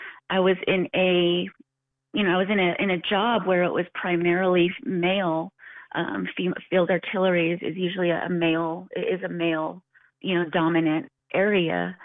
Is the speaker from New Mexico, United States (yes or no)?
yes; Nayuthi, New Mexico, United States; now in Farmington, United States; Originally, I'm from Nayuthi, New Mexico, which is a little further south than Farmington here on 550. I grew up there, and now I live here in Farmington.